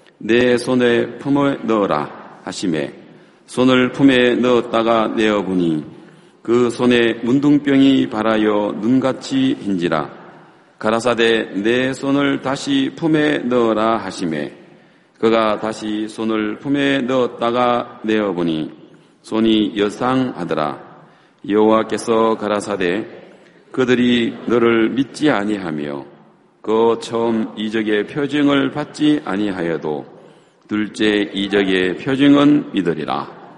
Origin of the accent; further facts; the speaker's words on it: Gangneung, Gangwon, South Korea; 강릉에서 왔습니다.